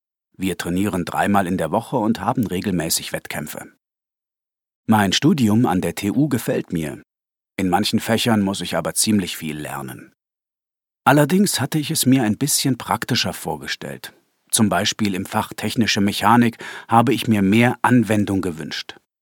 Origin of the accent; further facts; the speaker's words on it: Berlin, Germany; now in Dresden, Germany; Ich komme aus Berlin und habe bei einem Urlaub meine Freundin Annika kennengelernt. Annika wohnt in Dresden und ich habe mich entschlossen, zu meiner Freundin zu ziehen und in Dresden zu studieren.